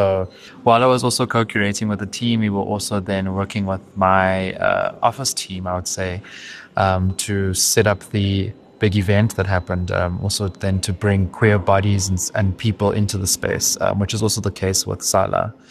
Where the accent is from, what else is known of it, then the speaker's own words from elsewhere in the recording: Makhanda, Eastern Cape, South Africa; I grew up in the Eastern Cape in Makanda, Grahamstown.